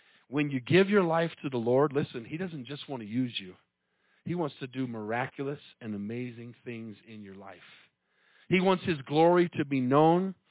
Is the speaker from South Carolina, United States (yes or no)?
no; Tucson, Arizona, United States; I grew up in Tucson where everybody spoke Spanish.